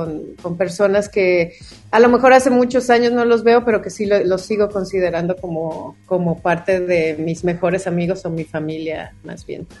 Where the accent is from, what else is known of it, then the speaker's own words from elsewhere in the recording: Guadalajara, Jalisco, Mexico; also born or lived in Mexico City; nací en la Ciudad de México, pero yo siempre digo que soy tapatía porque realmente es donde he vivido más tiempo de mi vida y mi corazón es tapatío, o sea, extraño. Ahora regresé otra vez a la Ciudad de México hace 3 años, pero la verdad es que extraño mucho Guadalajara.